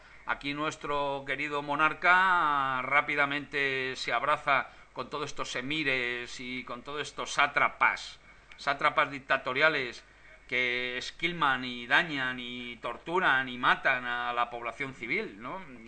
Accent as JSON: {"language": "Spanish", "town": "Madrid", "region": "Community of Madrid", "country": "Spain", "said": "yo soy de aquí de Madrid, yo vivo en Madrid"}